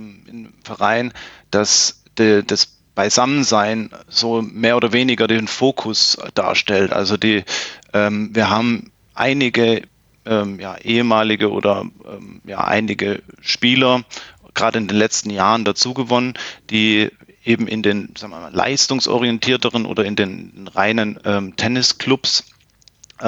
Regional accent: Plattenhardt, Baden-Württemberg, Germany; dann hat es mich beruflich wieder zurück zu den Wurzeln oder beziehungsweise in meine Heimatstadt gezogen. Und ja, und bin dann natürlich selbstverständlich direkt wieder in die Tennismannschaft hier in Plattenhardt gewechselt.

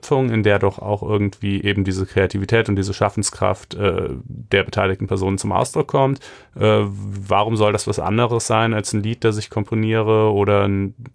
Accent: Germany; ich kannte die überhaupt nicht bis eben, aber ich bin ja auch in Deutschland groß geworden.

